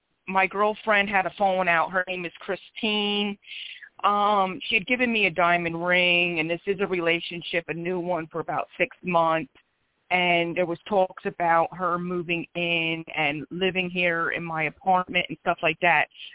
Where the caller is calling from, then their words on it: Philadelphia, Pennsylvania, United States; I'm calling from Philadelphia, PA.